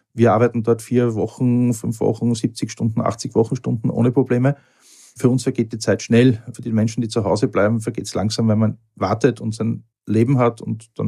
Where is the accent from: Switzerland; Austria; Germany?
Austria; ich habe es geschafft, als Österreicher Arbeiterkind Medizin zu studieren